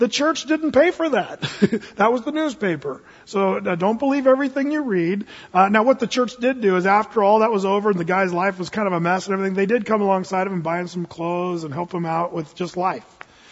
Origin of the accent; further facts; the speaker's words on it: Jacksonville, Oregon, United States; I said, well, I'm from Southern Oregon, Jacksonville, Applegate.